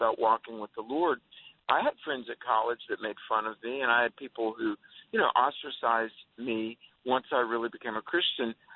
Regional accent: North Carolina, United States; So I'm driving from Richmond, Virginia, back to my home state of North Carolina to be with a college event.

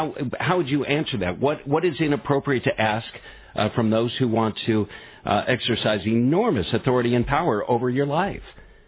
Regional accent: California, United States; I'm not into heavy metal music, but I'm from California. I can relate.

